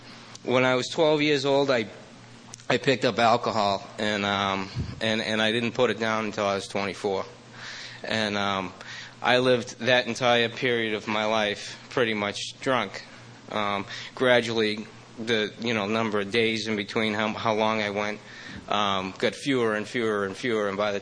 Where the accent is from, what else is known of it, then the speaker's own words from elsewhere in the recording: Massachusetts, United States; I loved Maine because I grew up in Massachusetts where you can't do anything.